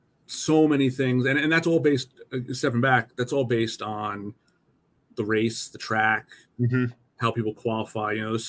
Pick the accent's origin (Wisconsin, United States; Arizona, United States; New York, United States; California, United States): New York, United States; I'm from New York. I used to drive down to South Carolina every year, go to the Southern 500, which is in Darlington.